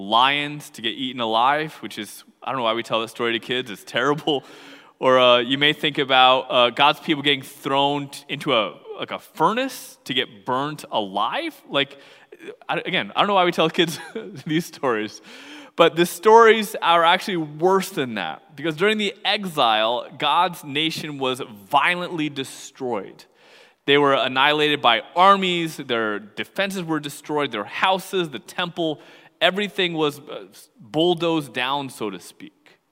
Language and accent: English; United States; I'm also an American, and I'm always thankful for this country.